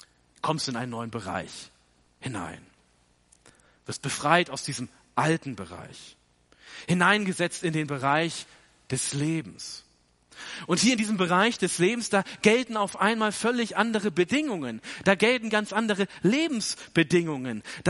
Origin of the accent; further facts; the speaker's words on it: Hamburg, Germany; Als Kind, da bin ich immer gerne in meiner Heimatstadt Hamburg in den ersten Wagen so der U-Bahn eingestiegen.